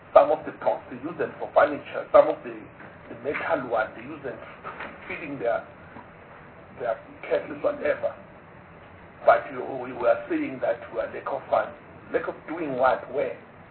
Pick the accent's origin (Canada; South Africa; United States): South Africa; Bethal, Mpumalanga; born there; English is a second language; Myself, I was born in Bethal.